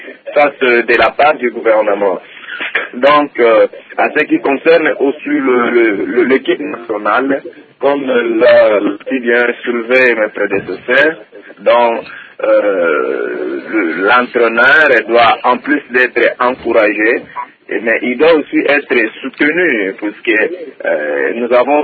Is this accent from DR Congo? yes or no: yes; DR Congo; En tant que Congolais